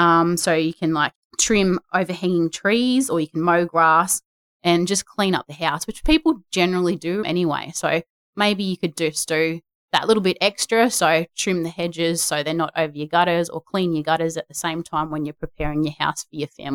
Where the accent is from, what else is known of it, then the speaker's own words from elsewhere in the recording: Bulga, New South Wales, Australia; So I'm from the Bulga community, for example.